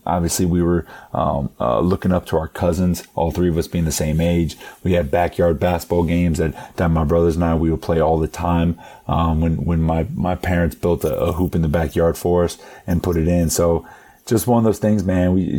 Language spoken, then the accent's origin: English; Dayton, Ohio, United States; So I'm born and raised here in Dayton, Ohio.